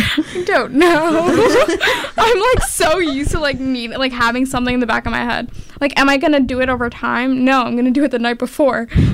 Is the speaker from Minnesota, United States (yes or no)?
no; New York City, New York, United States; And I'm from New York City too, which is even scarier